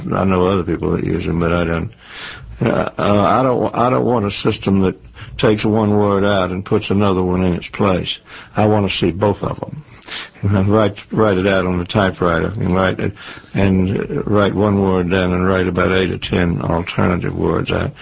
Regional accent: the South, United States; I'm a Southerner

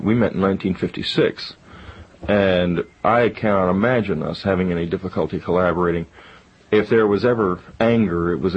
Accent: San Antonio, Texas, United States; We grew up in San Antonio together. We went to grade school together and high school together, and we were roommates in college at the University of Texas.

